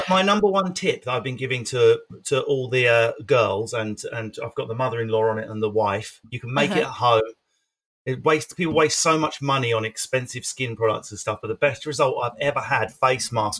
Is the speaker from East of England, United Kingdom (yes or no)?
yes; East of England, United Kingdom; I'm from Essex. If anything, I've toned it down.